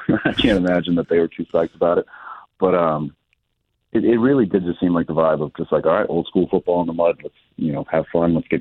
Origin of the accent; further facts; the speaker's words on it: Wisconsin, United States; also born or lived in Minnesota; But personally, I grew up in Wisconsin, played my college ball in Minnesota, all outdoors.